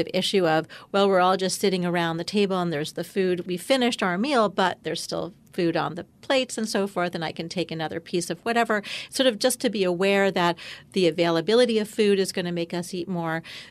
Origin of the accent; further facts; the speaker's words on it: Canada; because I'm Canadian.